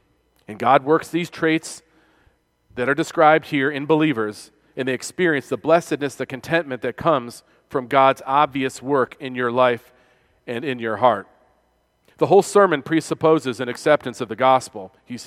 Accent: New York, United States; one of my first trips to the South, a sweet little old lady, she said, where are you from, son? I said, I'm from New York.

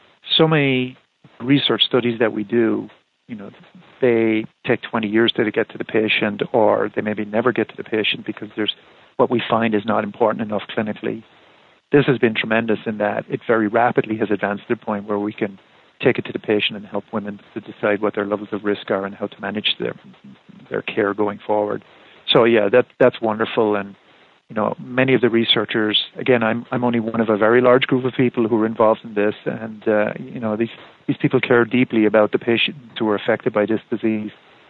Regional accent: Ireland; moved away as an adult; also born or lived in United States; I'm from Ireland originally, and I went to college in Ireland and got very interested in genetics, human genetics, and came over to Madison, Wisconsin

